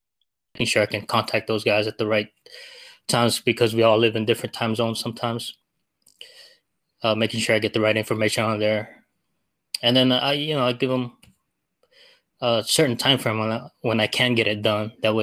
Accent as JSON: {"language": "English", "country": "Philippines", "said": "I'm Filipino"}